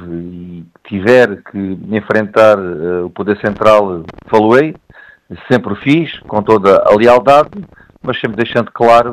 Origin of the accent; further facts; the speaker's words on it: Ourique, Alentejo, Portugal; eu sou de Ourique, tenho um amor muito grande à minha terra, sou, quem me conhece sabe que eu sou muito bairrista, tanto pela minha terra como pela minha região. Sinto muito aquilo que são as minhas origens